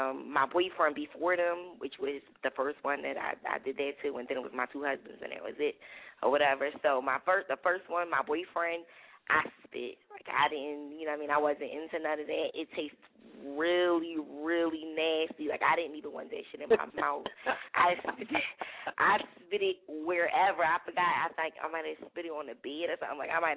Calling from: Philadelphia, Pennsylvania, United States; I'm calling from West Philly.

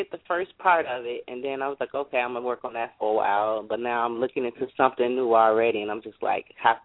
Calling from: Chicago, Illinois, United States; from Chicago.

